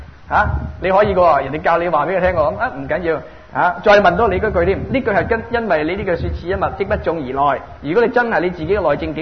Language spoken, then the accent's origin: Chinese; Hong Kong; 譬如说我们是香港来、啊啊、这个、喝惯很漂亮的茶